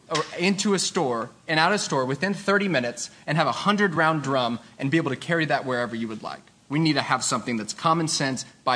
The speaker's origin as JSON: {"language": "English", "region": "Texas", "country": "United States", "tie": "born or raised there", "said": "I was born and raised in Central Texas, graduated from Baylor University in 2015."}